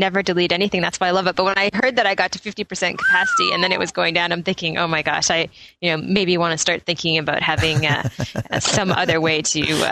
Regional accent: Scotland, United Kingdom; I'm Scottish.

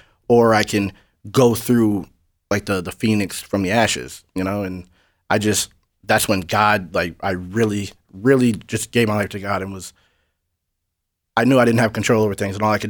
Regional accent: New Hampshire, United States; I'm from New Hampshire. It's like 95% white.

